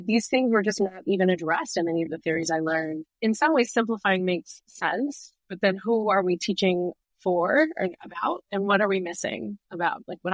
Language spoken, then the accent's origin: English; Chicago, Illinois, United States; I grew up in Chicago. Both my parents are South Asian.